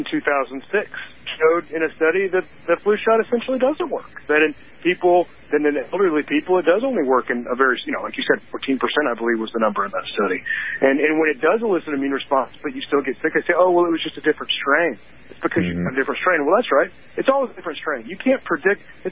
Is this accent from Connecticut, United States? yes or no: no; Houston, Texas, United States; born or raised there